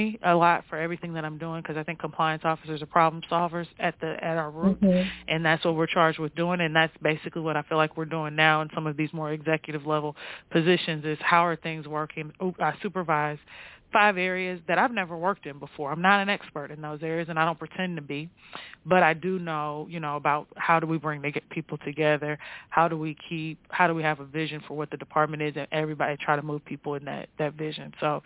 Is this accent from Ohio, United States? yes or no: yes; Ohio, United States; So I am from Ohio originally, like I said.